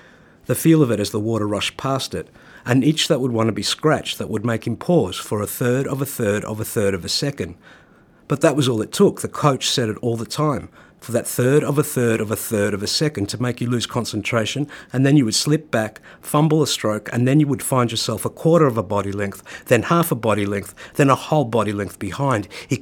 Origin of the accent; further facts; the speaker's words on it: Australia; now in United Kingdom; away from Australia and here in the UK, I realised that there's also a sense of shame that you carry as an Australian